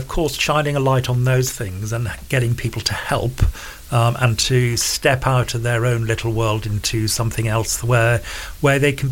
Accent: United Kingdom; You know, it's one of the best things about being British is that amazing tradition.

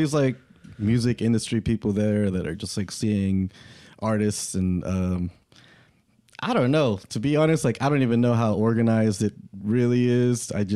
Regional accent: California, United States; I was born and raised in the Orange County area.

